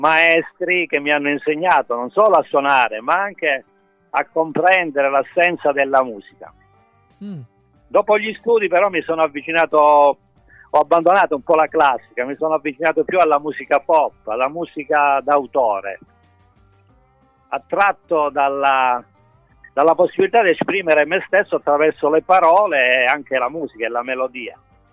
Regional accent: Calabria, Italy; Sono un musicista, cantautore e sono calabrese perché vivo in Calabria

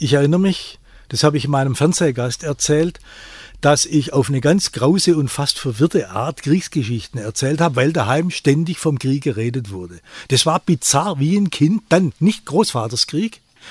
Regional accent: Baden-Württemberg, Germany; born or raised there

